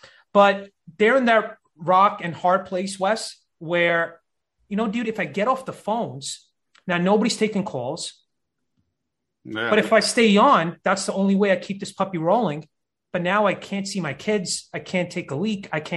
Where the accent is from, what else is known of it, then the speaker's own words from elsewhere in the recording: Brooklyn, New York, United States; Yes, sir. Born and raised in Brooklyn, New York.